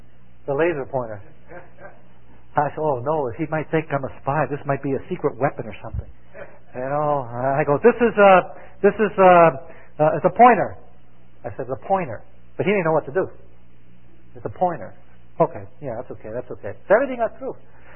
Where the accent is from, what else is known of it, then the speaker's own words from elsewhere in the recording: New York City, New York, United States; I grew up in New York City, so I know nothing about farming